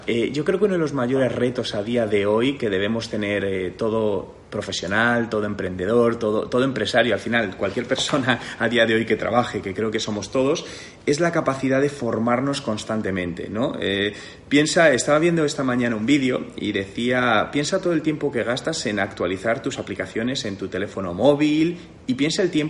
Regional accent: Spain; yo soy de España

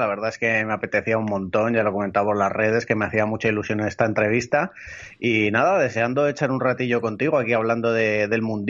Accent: Elche, Valencian Community, Spain; Pues vengo, nací, vivo, vamos, 8 apellidos, como la película, ¿no? En Elche, provincia de Alicante, Comunidad Valenciana.

